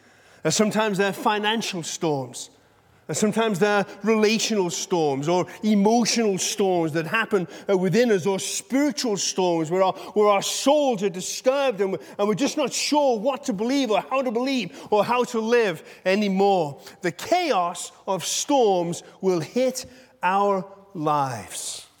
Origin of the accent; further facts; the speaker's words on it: United Kingdom; well, you know, I'm British